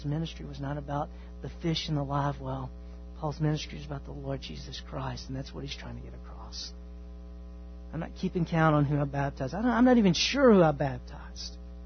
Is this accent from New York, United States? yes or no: no; Texas, United States; Okay, I grew up in East Texas.